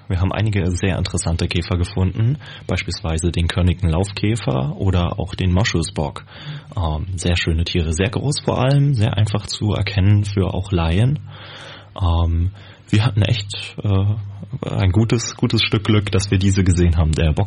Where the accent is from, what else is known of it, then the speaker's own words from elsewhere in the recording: Dresden, Saxony, Germany; Ich bin am Wald aufgewachsen, in Dresden tatsächlich. Hatte schon immer viel Hang zur Natur quasi.